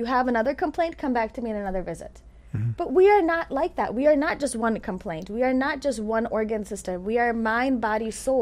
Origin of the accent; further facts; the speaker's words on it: Illinois, United States; So I am born and raised in Illinois.